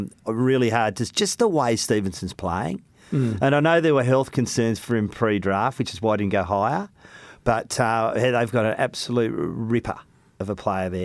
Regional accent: Melbourne, Victoria, Australia; Growing up in Melbourne in the middle of winter

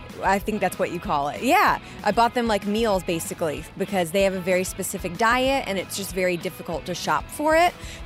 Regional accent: Marietta, Georgia, United States; I'm from Marietta.

